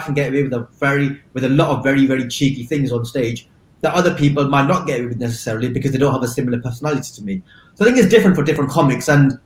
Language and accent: English; Blackburn, North West England, United Kingdom; I come from Blackburn, I live in Blackburn, you know, I spend at least half my time here when I'm not traveling, going out and about doing shows.